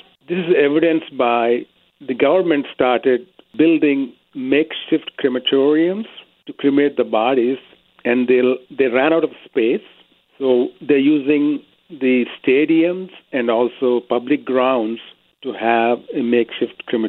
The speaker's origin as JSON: {"language": "English", "region": "South India", "country": "India", "said": "I'm actually from South, but I did my residency in North India"}